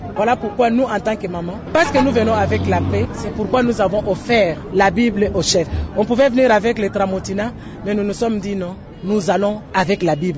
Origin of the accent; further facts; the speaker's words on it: DR Congo; Nous sommes des Congolaises, nous voyons tout ce qui se passe dans notre pays.